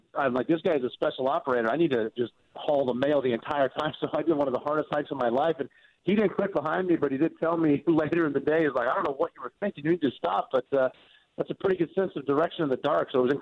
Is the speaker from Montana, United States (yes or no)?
yes; Butte, Montana, United States; growing up in Butte, Montana, I got dumped. The easiest way to get out is to join the military